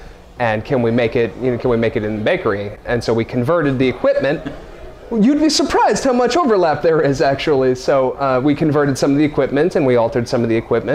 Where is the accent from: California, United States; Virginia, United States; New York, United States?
New York, United States; I'm from upstate New York, and that's where production is currently based, but I actually split my time 50-50 between upstate New York and Boston.